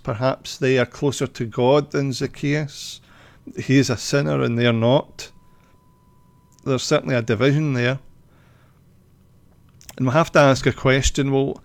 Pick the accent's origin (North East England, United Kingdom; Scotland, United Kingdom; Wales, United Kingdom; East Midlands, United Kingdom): Scotland, United Kingdom; Dalkeith; when I was growing up in Dalkeith as a young boy, as a teenager, it was right in the middle of the miners' strike.